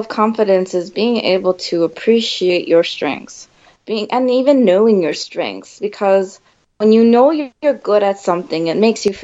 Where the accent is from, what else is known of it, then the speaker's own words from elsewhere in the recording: United States; So I'm Taiwanese American.